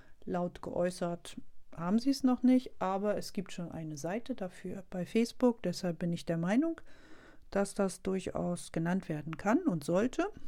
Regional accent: Wittenförden, Mecklenburg-Vorpommern, Germany; meine Heimat befindet sich in einem Dorf in Mecklenburg bei Schwerin und heißt Wittenförden.

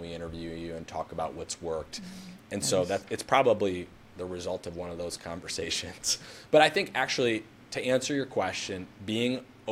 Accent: Midwest, United States; Yeah. I'm debt adverse. I'm from the Midwest. Pretty conservative. Okay. You know, just how I was raised, I'm debt averse.

